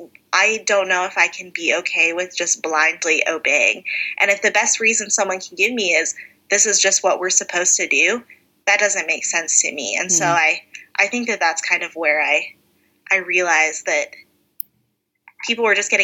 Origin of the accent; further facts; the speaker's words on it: Washington, United States; Yeah, Washington State, 20 minutes away from Portland, Oregon. So green, rainy. I miss it.